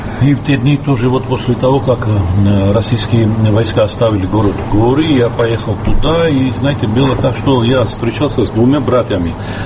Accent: Sukhumi, Abkhazia, Georgia; я рад, что в моем родном городе Сухуми я нашел моих читателей

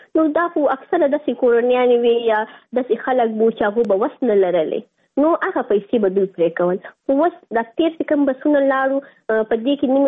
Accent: Afghanistan; moved away; ما ورته چې ته افغان یې، نو هغه ما ته ویسي او زه افغان یم

